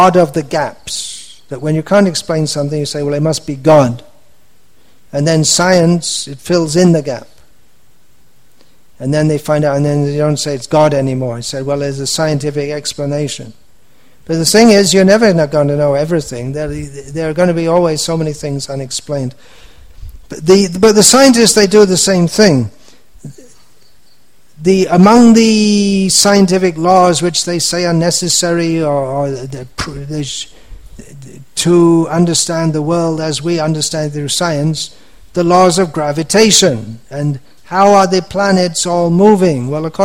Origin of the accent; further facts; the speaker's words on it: England, United Kingdom; I am an Englishman, I am almost 64 years old, this body is me